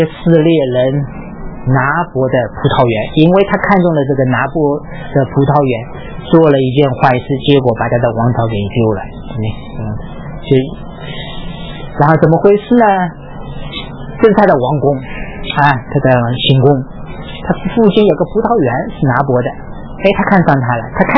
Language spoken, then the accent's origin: Chinese; South China, China; 我是南方人，很多字念不出来的。